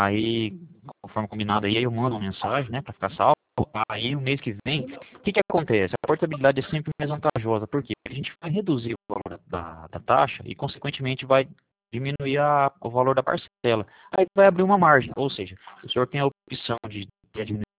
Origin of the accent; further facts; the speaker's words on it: Paraná, Brazil; eu sou daqui do escritório do Cornélio Procópio, próximo a Londrina, tá? Eu sou do Paraná.